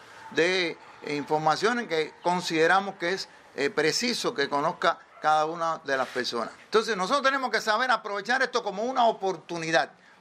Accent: Cuba; lo cariñosos que somos los cubanos, cómo nos besamos, cómo nos abrazamos

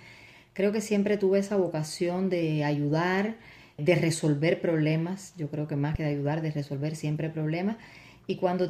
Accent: Majagua, Ciego de Ávila, Cuba; En mi pueblo, en mi adorado Majagua de Ciego de Ávila, que es de donde soy

